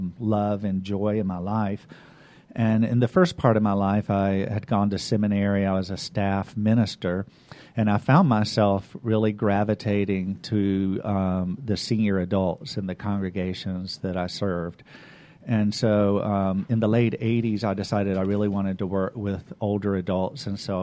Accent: Huntsville, Alabama, United States; also born or lived in Panama City, Florida; Well, I was born in Panama City, Florida, raised in Huntsville, Alabama, have lots of various education.

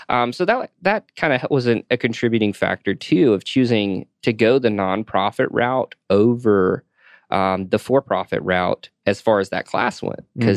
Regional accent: Newnan, Georgia, United States; I'm from Noonan, Georgia, so that's mm-hmm. part of Atlanta. So I'm from now both cities

